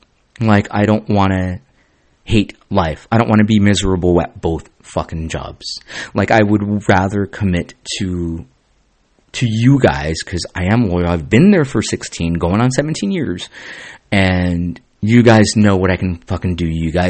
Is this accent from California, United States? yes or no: yes; Santa Ana, California, United States; And I grew up in Santa Ana, California, guys.